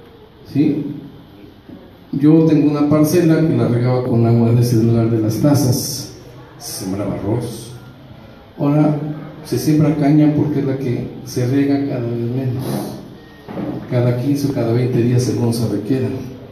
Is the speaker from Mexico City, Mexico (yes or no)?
no; Cuauhtémoc, Morelos, Mexico; yo vengo de Cuauhtémoc, Morelos. Soy jubilado del Seguro Social, además soy ejidatario, del ejido de Cuauhtémoc.